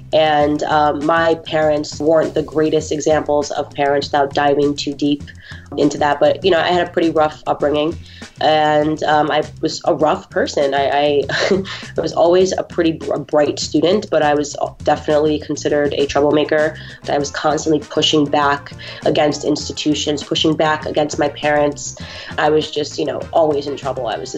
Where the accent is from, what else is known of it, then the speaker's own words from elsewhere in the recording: Stamford, Connecticut, United States; also born or lived in White Plains, United States; So I was born in White Plains, New York, but I was raised in Stamford, Connecticut my entire life.